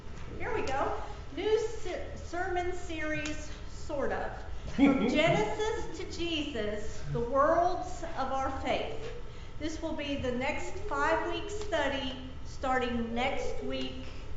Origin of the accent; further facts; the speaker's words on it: Ohio, United States; For those of you who don't know, I'm from Ohio, and I love the snow.